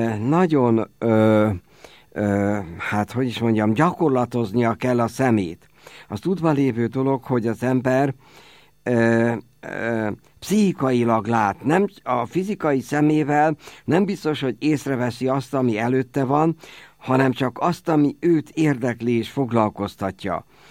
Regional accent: Ócsa, Pest, Hungary; Nekem van a szülőfalumban egy templom, Ócsai vagyok, amelyik a 13. században épült.

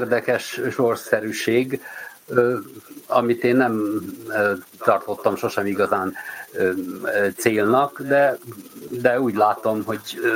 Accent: Budapest, Hungary; now in Győr, Hungary; 1960-ban születtem, jelenleg már 10. éve Győrben a vagongyárban dolgozom, de egyébként életem 50 évét Budapesten töltöttem

